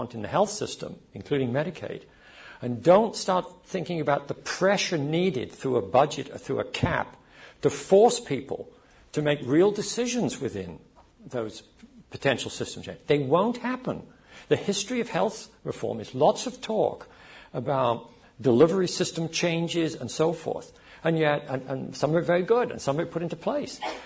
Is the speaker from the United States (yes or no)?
no; England, United Kingdom; I was brought up in Old England.